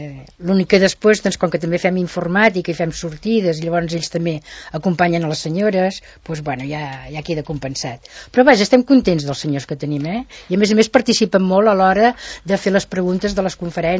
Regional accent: Terrassa, Catalonia, Spain; now in Sant Cugat del Vallès, Spain; coneixia ningú aquí a Sant Cugat, perquè vinc de Terrassa, fa 25 anys que vinc aquí

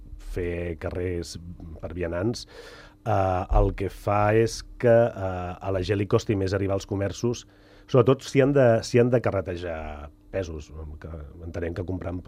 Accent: Sant Cugat del Vallès, Catalonia, Spain; no parlo només pels que som de Sant Cugat

